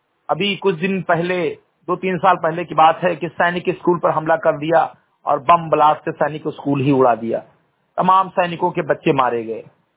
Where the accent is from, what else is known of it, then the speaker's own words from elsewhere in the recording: Uttar Pradesh, India; ग्राम व पोस्ट सेमरी घटही विकासखंड मेंतुरुआ, जनपद बहराइच, उत्तर प्रदेश का रहने वाला हूं